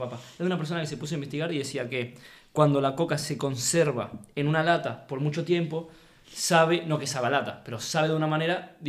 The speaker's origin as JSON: {"language": "Spanish", "country": "Argentina", "said": "Pues yo soy argentino, amigo."}